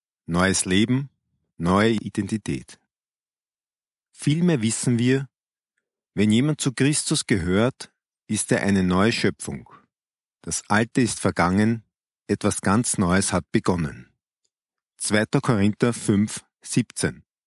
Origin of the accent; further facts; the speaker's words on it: United States; Also, ich bin Amerikaner.